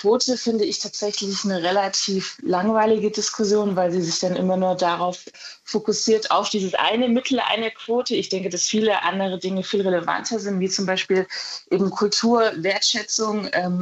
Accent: Jena, Thuringia, Germany; Also wenn man sich Jena, wo ich herkomme, aber auch Leipzig, Halle, Erfurt, diese ganzen Städte anschaut

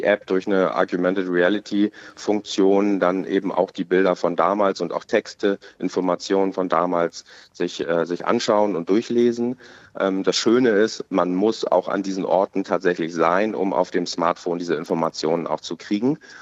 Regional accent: Hamburg, Germany; also born or lived in Lüneburg; Ich bin in Hamburg groß geworden, also deshalb bin ich hier ganz klar sozialisiert sozusagen.

